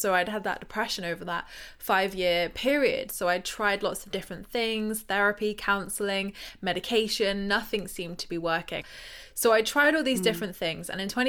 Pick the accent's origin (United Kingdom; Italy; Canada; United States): United Kingdom; South West England; from Dorset. Like, who's going to care what I've got to say?